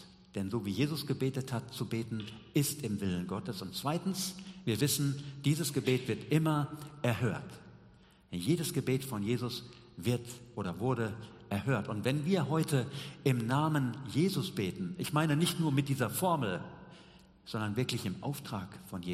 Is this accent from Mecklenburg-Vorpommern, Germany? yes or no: no; North Rhine-Westphalia, Germany; hier im Dillkreis, in Hessen, in Deutschland, im Siegerland, wo ich herkomme.